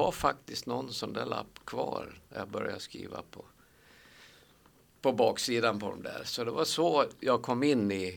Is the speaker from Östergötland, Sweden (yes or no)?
no; Sandviken, Gävleborg County, Sweden; also born or lived in Kilafors; Jag är en arbetargrabb från Sandviken. Eller jag är född egentligen i Hälsingland. I Kilafors i Hälsingland.